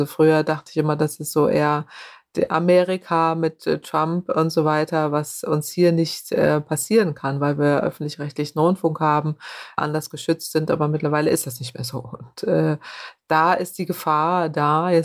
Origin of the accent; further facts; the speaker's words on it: Germany; Also ich komme ja aus dem Nordwesten Deutschlands, da ist Gegenwindenergie.